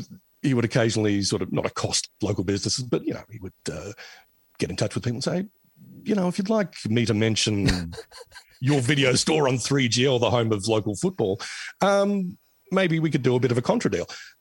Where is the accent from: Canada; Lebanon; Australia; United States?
Australia; Geelong, Victoria; I'm from Geelong, as you mentioned.